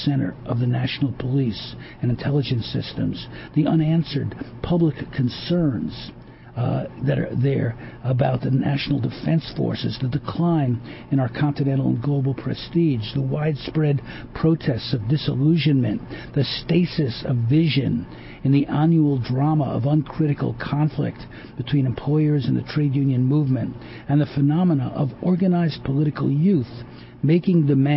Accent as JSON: {"language": "English", "country": "South Africa", "said": "Even though I don't live there, I'm proudly South African"}